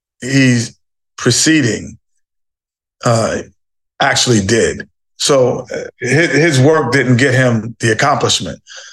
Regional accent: New York City, New York, United States; Growing up in New York City, you're a melting pot of people, cultures, and religions, and it's a melting pot.

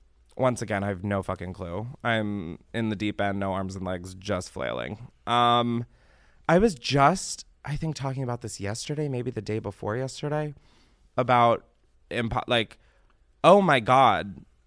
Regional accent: Delaware, United States; I honestly think maybe it was from growing up in Delaware and then being like, I can never do that.

